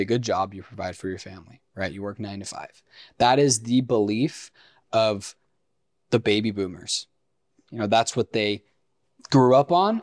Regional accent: Parma, Idaho, United States; this is my wife.

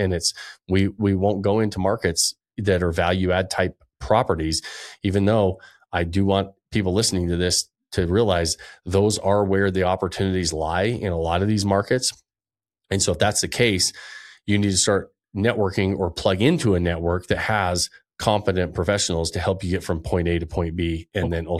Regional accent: Utah, United States; Yeah. And because, you know, I'm from Utah and whatever you buy, you can cut whatever you want down.

